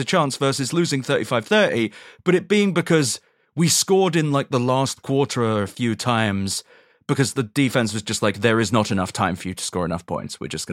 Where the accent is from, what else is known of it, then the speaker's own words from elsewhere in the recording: London, United Kingdom; moved away as an adult; also born or lived in Manhattan; Oh, I had to leave England. And I moved to Manhattan, which at 22, as a Londoner, is like living in a movie.